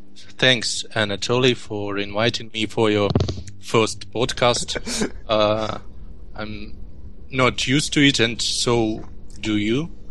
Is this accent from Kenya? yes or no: no; Russia; So I'm just from Russia.